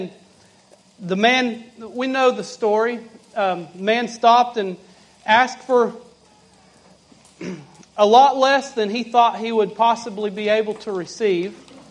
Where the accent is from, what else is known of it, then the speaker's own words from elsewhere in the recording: Kentucky, United States; I'm from Kentucky.